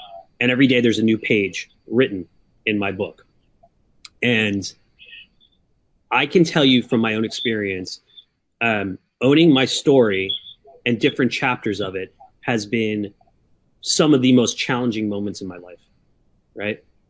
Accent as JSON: {"language": "English", "town": "New York City", "region": "New York", "country": "United States", "tie": "born or raised there", "said": "it conjures up just growing up in New York City."}